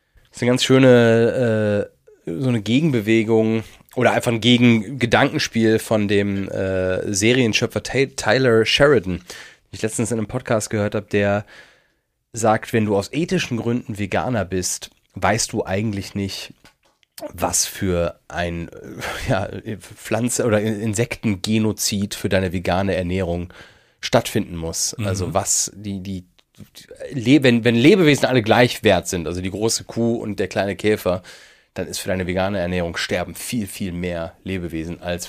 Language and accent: German; Germany; immer, wir Deutschen schütten besseres Öl in unsere Autos als in uns selbst.